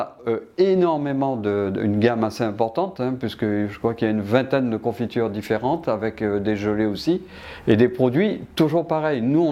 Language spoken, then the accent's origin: French; Martinique; now in French Guiana; moi je suis de l'outre-mer, c'est-à-dire que je suis martiniquais, mais ça fait 40 ans que je vis en Guyane. Ma vie est en Guyane, mes enfants sont nés en Guyane, ma famille, mes amis sont en Guyane.